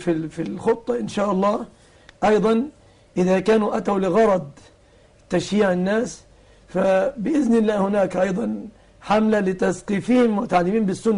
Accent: Egypt; يعني عندنا في مصر حرب 73

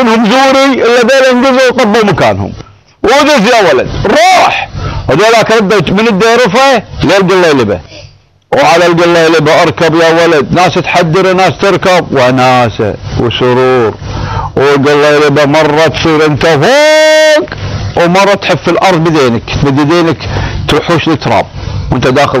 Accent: Kuwait; قمة الجمال والكمال والبهاء والادب عندنا احنا بنات الكويت الحبيبات

